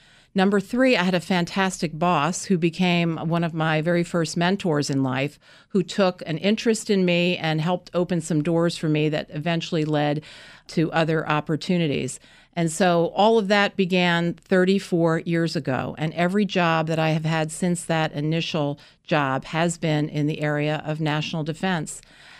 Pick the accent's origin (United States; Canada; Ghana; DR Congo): United States; Rumson, New Jersey; as a young girl living in Rumson, New Jersey, that's my hometown